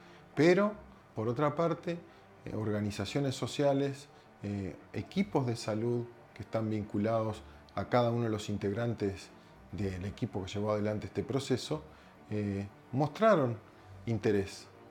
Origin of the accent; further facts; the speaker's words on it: Uruguay; now in Chile; yo soy médico uruguayo, adoptado por Chile hace más de una década.